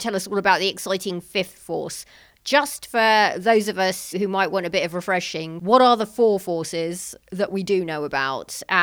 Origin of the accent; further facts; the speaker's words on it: United Kingdom; what with, you know, me being British and you being a quantum physicist